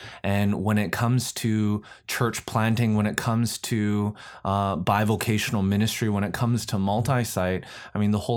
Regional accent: Canada; now in United States; Well, being Canadian, I mean, moving down to the States, I was like, hey, I was determined that what we do would translate at least north of the border as well

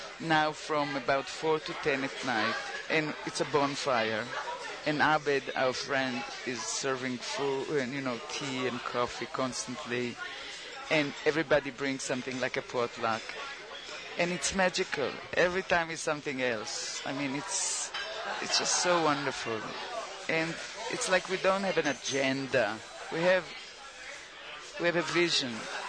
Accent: Jerusalem, Jerusalem District, Israel; I said, I'm from Jerusalem, from Israel.

